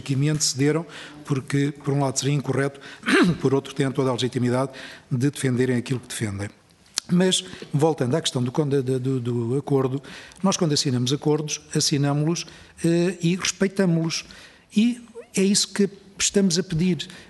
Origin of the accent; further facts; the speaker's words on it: Portugal; nós temos consciência, somos portugueses